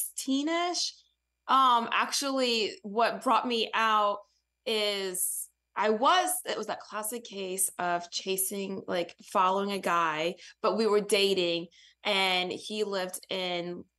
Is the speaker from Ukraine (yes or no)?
yes; Ukraine; And I grew up in orphanages in Ukraine for the first 7.5 years of my life.